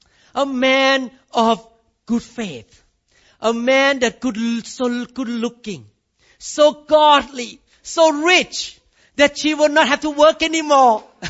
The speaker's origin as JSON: {"language": "English", "country": "Thailand", "tie": "born there", "second_language": "English", "said": "I cannot change my accent. Because I was born in Thailand."}